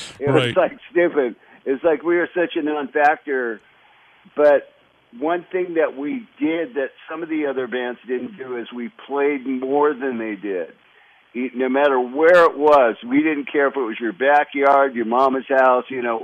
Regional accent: Los Angeles, California, United States; But we lived in right in Los Angeles for our first couple of years, and then just moved around the subdivisions of L.A. around. But yeah, I just kind of grew up in California.

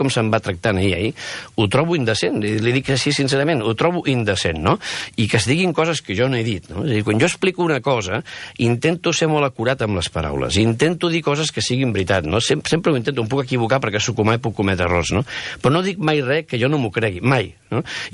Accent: Catalonia, Spain; first language Catalan; jo sóc català igual que ella, jo estimo Catalunya, català és la meva llengua materna, jo he nascut aquí

